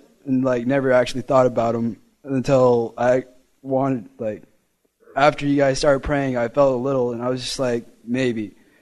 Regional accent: Federal Way, Washington, United States; I'm from Federway.

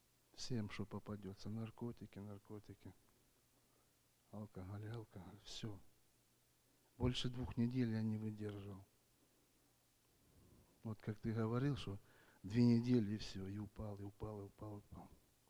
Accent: Portland, Oregon, United States; Вот, я из Портленда. У меня здесь есть родственники.

